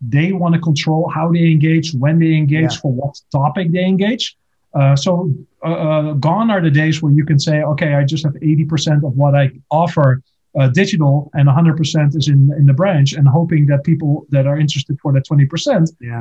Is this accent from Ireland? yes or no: no; Netherlands; now in United States; Absolutely. Yeah, my home country. It's I got the rare opportunity to spend the whole summer here.